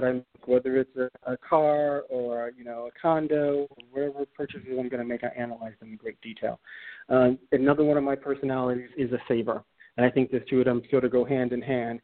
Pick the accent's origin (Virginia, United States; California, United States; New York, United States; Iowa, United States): New York, United States; New York City; Well, I grew up in New York City in projects, and so saving money for the future is just something that you were taught to do from day one.